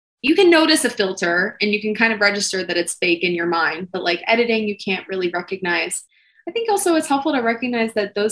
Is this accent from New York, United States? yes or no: no; Louisiana, United States; I was telling you, I'm from South Louisiana, and food is like a huge part of our culture.